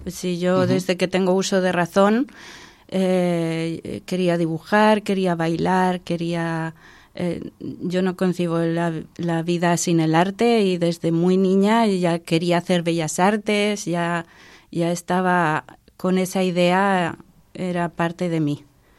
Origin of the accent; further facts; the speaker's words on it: Maliaño, Cantabria, Spain; yo vengo de Cantabria, de Maliaño, que es un pueblo obrero con muchas fábricas, Alcatel, grandes hornos de fundición. Yo jugaba de niña en esas fábricas